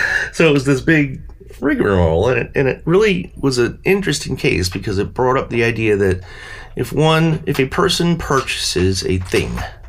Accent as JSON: {"language": "English", "country": "United States", "said": "I am an American. I have my freedoms, my overall freedoms, but also the freedom to move about freely."}